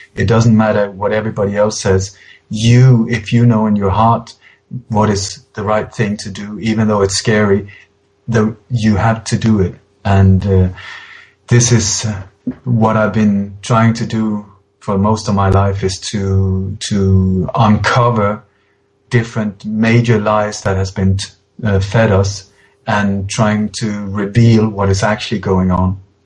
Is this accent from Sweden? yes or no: yes; Sweden; also born or lived in Denmark / England / Iceland; now in Spain; Well, my body was born in Denmark many years ago, and I grew up partly in Denmark, and then when I was eight, we emigrated to Sweden, where I grew up, and then after that, I've been moving around. I lived in England for a while, Iceland, now in Spain, since the year 2000.